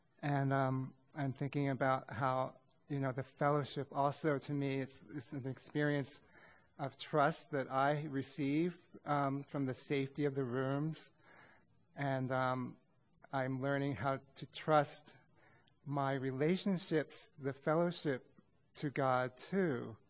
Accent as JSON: {"language": "English", "town": "Philadelphia", "region": "Pennsylvania", "country": "United States", "said": "I'm from Philadelphia, region 7."}